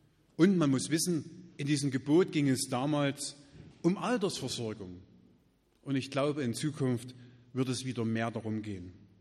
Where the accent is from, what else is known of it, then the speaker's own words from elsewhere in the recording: Saxony, Germany; ich komme aus Gebirge, ein kleiner Ort in der Nähe von Marienberg.